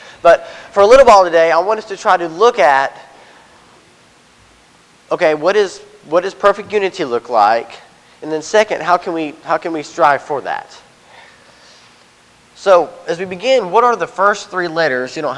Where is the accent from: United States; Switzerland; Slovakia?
Slovakia; I was born in Eastern Europe, so I was a Slovak, so I was a Slav. I was in an orphanage.